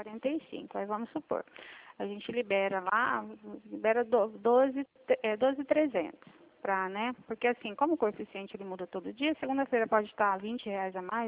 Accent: Presidente Prudente, São Paulo, Brazil; Sou de Presidente Prudente, São Paulo

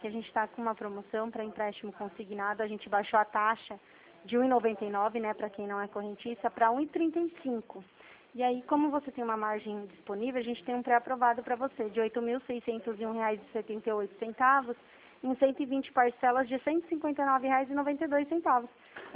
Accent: São Paulo, Brazil; Aqui eu sou de fora, eu sou de São Paulo.

